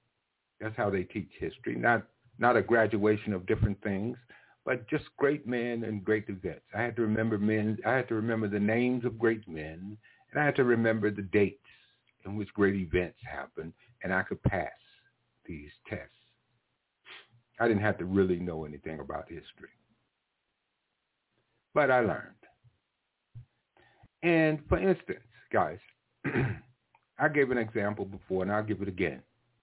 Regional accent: the South, United States; But I was raised in the South. All right? My parents was raised in the South. My grandparents was raised in the South. We were raised in slave states and Jim Crow states and segregated states.

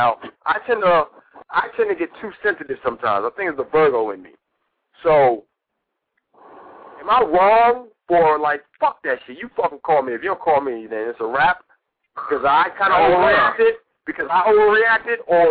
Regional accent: New York, United States; She's like, oh, hey, how you from New York? I'm like, yeah, I'm from New York.

